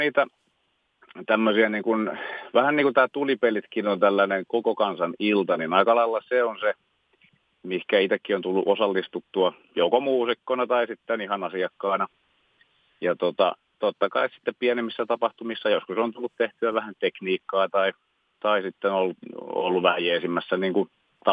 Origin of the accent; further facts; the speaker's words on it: Ikaalinen, Pirkanmaa, Finland; mä oon paljasjalkainen ikaalilainen ja kyllä mä sanoisin, että tässä nyt 40 vuotta, kun on tällä hetkellä täynnä